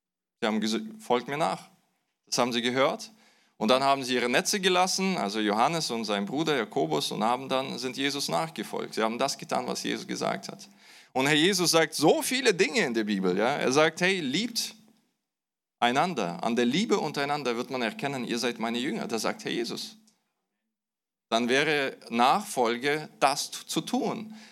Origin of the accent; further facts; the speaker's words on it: Kazakhstan; now in Germany; Ich komme ursprünglich aus Kasachstan. Wir sind 2000 in Deutschland eingewandert und bin so de facto 24 Jahre hier in Deutschland.